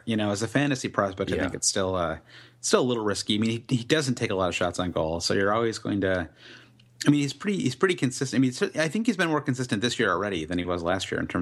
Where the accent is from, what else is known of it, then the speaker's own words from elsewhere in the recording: United States; as an American, obviously we don't have the morning to keep tinkering.